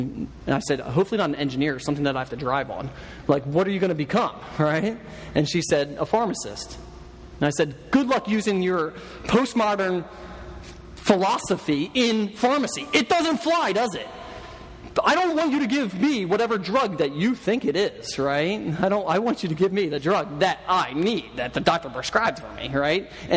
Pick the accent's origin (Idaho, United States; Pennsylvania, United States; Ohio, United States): Pennsylvania, United States; Philadelphia; It's kind of like me. I'm from Philly. You know what that entails, right? Just, I'm from Philly, all right?